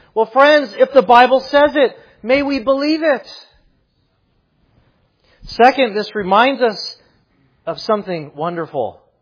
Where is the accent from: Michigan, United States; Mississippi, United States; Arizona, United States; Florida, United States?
Arizona, United States; Phoenix; I am born and raised in Phoenix and a lifelong Phoenix Suns fan.